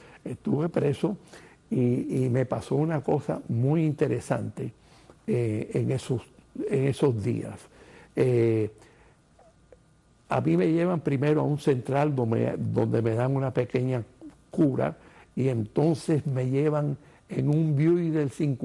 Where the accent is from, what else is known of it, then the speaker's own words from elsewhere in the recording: Cuba; para mí esto ha sido un deber de como cubano.